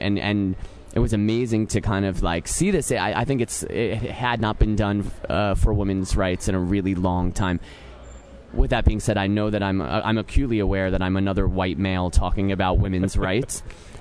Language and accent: English; New York, United States; Now, I'm from New York, but I tend to follow politics that kind of pique my interest.